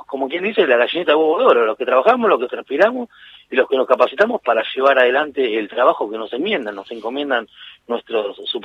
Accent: Argentina

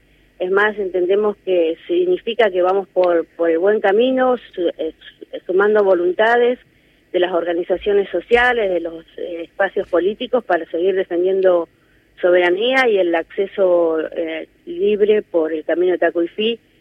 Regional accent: Patagonia, Argentina; acá en la Patagonia, en mi pueblo

